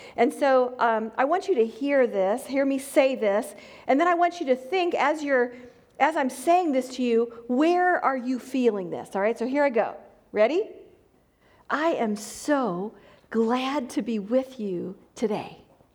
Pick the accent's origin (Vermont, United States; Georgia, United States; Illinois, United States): Illinois, United States; Peoria; now in Waco, United States; I'm from Waco, Texas. I don't have the y'all drawl, so maybe you can tell I'm not from Waco originally. I'm from Illinois, Peoria, Illinois, a little town about 2 hours south of Chicago.